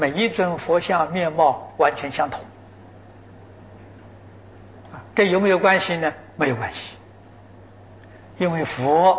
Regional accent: China; 我们中国人的面孔是摆在倒数第三尊

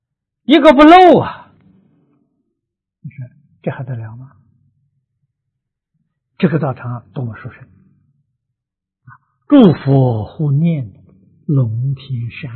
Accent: China; 我们中国人讲气氛，外国人讲磁场啊，很不好。

